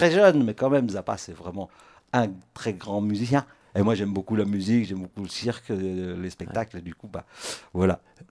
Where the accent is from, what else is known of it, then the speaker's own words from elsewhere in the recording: Auvergne-Rhône-Alpes, France; Moi, je suis savoyard